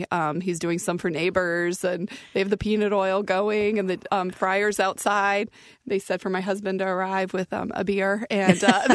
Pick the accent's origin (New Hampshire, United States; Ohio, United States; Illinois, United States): Ohio, United States; Akron; So we grew up in Akron.